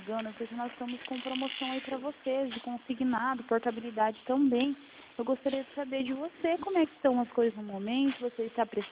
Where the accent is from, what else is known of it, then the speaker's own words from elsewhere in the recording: Paraná, Brazil; eu sou aqui do Paraná, na verdade.